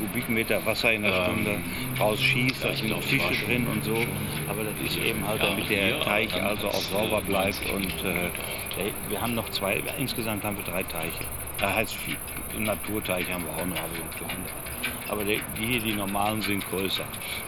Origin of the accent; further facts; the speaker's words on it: Herne, North Rhine-Westphalia, Germany; born there; Ja, ich bin geboren in Herne.